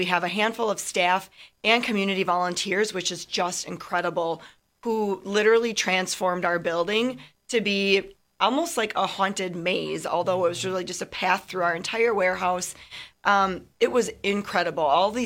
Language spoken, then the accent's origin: English; Waupaca, Wisconsin, United States; So I am from Wapaka. I do not live in the Rapids area